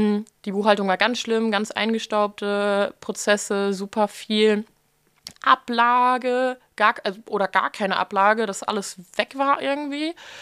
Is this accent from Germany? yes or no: yes; Germany; da, wo ich aufgewachsen bin, ist so typische Pferdegegend. Tatsächlich da so zwischen Münster und Osnabrück überall.